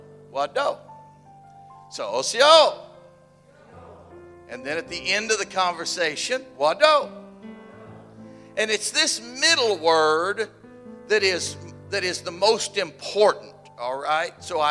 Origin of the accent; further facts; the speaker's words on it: Tulsa, Oklahoma, United States; As Pastor said, I hail from Oklahoma, from Tulsa to be specific, and you are looking at a real live Cherokee Indian from Oklahoma.